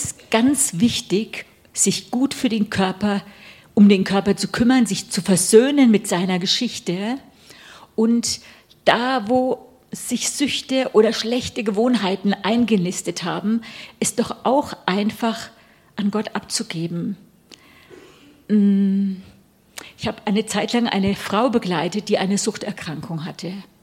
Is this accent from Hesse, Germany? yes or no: yes; Limburg an der Lahn, Hesse, Germany; Bin ganz katholisch aufgewachsen. Hier, ich komme aus Limburg an der Lanz, gar nicht so weit weg, ne?